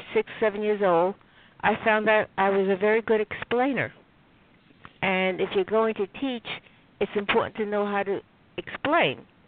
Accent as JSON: {"language": "English", "town": "New York City", "region": "New York", "country": "United States", "tie": "born or raised there", "said": "I was born in New York, went to New York City public schools."}